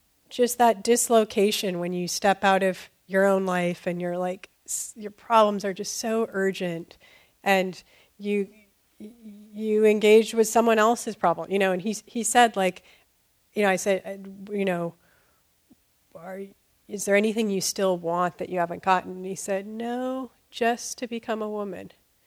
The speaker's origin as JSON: {"language": "English", "town": "Berkeley", "region": "California", "country": "United States", "said": "I'm from Berkeley."}